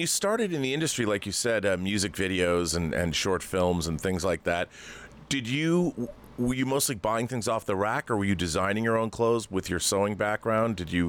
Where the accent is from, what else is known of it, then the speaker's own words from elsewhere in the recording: Washington, United States; I mean, it's hard to find, like in my home state of Washington, it was always very difficult to find.